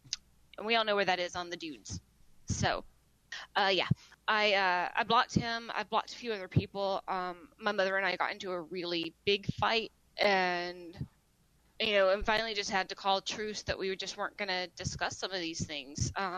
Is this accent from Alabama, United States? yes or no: yes; Alabama, United States; it's been very much being caught in between two worlds because I'm from Alabama. I have a lot of family still there.